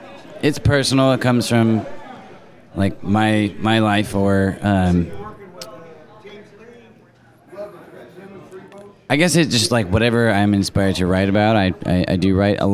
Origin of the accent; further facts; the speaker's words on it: Forestville, California, United States; now in Sebastopol, United States; But I'd like to say that I'm from Forestville, because it's 20 minutes away, and that's kind of like where I grew up.